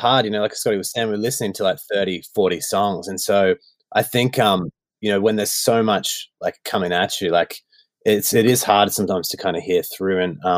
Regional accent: Melbourne, Victoria, Australia; So I grew up in Melbourne, Victoria, in the northwestern suburbs. And it's a beautiful part of the world.

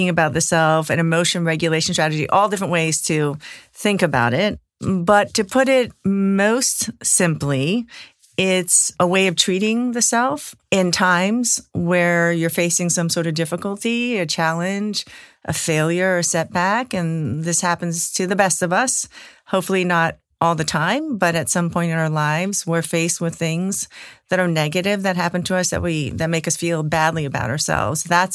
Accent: East Coast, United States; now in Berkeley, United States; Maybe because I come from the East Coast, got plopped down in Berkeley. It has been over 2 decades, so I'm over it now.

